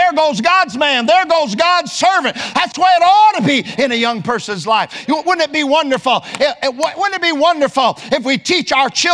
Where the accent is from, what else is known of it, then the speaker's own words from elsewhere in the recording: England, United Kingdom; but I'm English, so I'm not going to mess with all that.